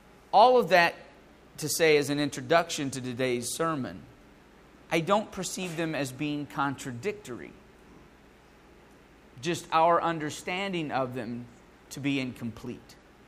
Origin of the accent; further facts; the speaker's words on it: the South, United States; but I'm from the South.